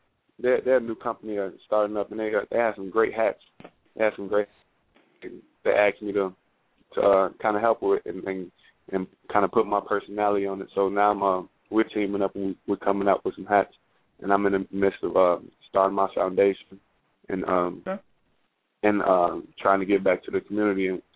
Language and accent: English; Chicago, Illinois, United States; I'm from Chicago, so I'm a Blackhawks man.